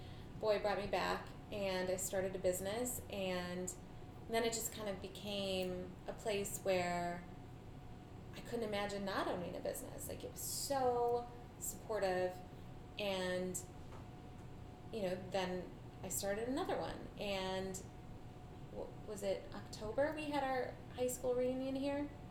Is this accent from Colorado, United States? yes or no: no; New Berlin, Wisconsin, United States; I went to high school, I grew up in New Berlin and I went to high school in Tosa.